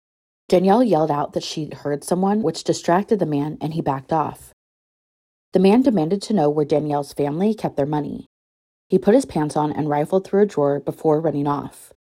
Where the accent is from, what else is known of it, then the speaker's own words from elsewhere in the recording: Portland, Oregon, United States; actually took place near where I grew up in Southeast Portland several years before I was born.